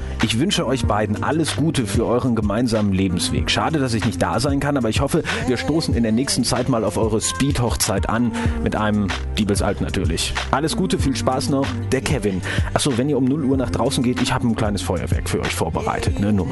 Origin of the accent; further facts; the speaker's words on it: North Rhine-Westphalia, Germany; am liebsten ein ordentliches Altbier direkt aus meiner Heimat, dem Niederrhein.